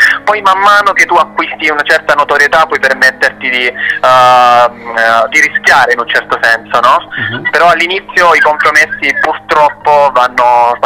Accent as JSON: {"language": "Italian", "region": "Apulia", "country": "Italy", "said": "ho scelto proprio di fare delle riprese nel mio paese e poi spostarci anche verso le spiagge magnifiche di San Foca, Torre dell'Orso. Sono comunque zone molto vicine a dove vivo."}